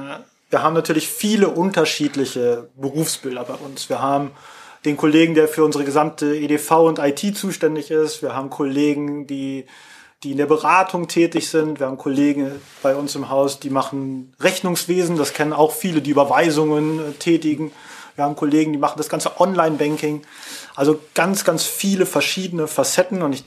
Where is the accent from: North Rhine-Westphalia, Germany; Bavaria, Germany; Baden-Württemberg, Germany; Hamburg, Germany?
North Rhine-Westphalia, Germany; Krefeld; born there; Ich bin gebürtiger Uerdinger, bin also vor gut 40 Jahren in Uerdingen geboren worden und ja, lebe heute immer noch in Uerdingen